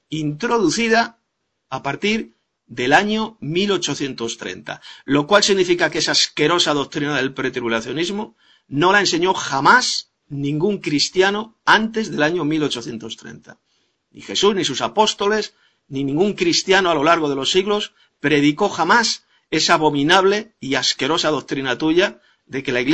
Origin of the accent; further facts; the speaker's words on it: Madrid, Community of Madrid, Spain; de Madrid, España.